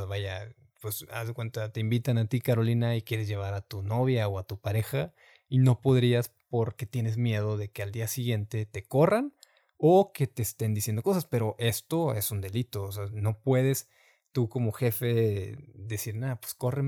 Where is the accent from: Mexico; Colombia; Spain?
Mexico; eso es algo que sí nos caracteriza bastante como mexicanos